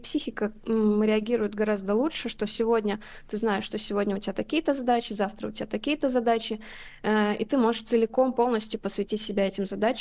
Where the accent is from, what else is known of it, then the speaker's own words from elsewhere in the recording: Almaty, Kazakhstan; Вот, я вообще из Алматы, я закончила там архитектурно-строительный колледж, потом я училась в Англии, в Великобритании на гранте некоторое время.